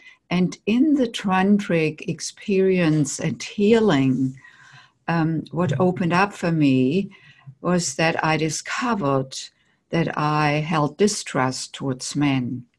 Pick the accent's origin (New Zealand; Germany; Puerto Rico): Germany; moved away as an adult; now in United States; I grew up in Germany and came to the United States in my late 20s.